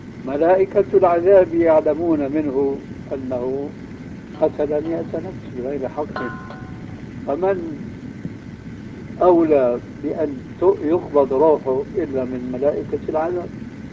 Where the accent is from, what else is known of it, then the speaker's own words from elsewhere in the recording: Syria; على مذهب العام عندنا في سوريا